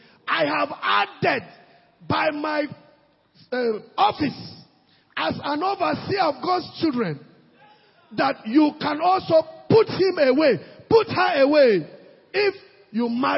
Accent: Akwanga, Nasarawa, Nigeria; I come from Akwanga.

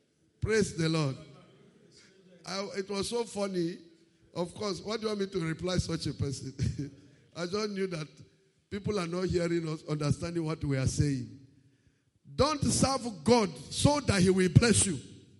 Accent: Akwanga, Nasarawa, Nigeria; now in Lagos, Nigeria; I said, I'm from Nasarawa State, Akwanga.

